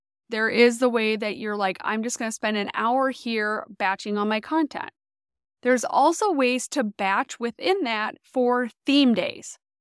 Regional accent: Minnesota, United States; She is actually from my home state of Minnesota

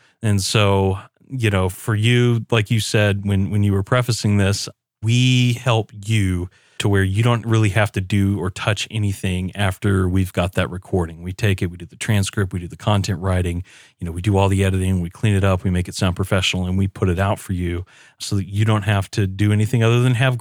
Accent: Knoxville, Tennessee, United States; I'm from Knoxville, Tennessee.

